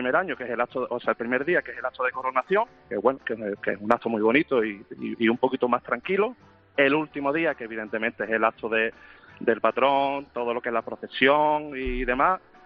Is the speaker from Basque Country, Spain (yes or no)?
no; Huelva, Andalusia, Spain; now in San Juan del Puerto, Spain; yo vengo de la ciudad de Huelva, que está limítrofe a San Juan del Puerto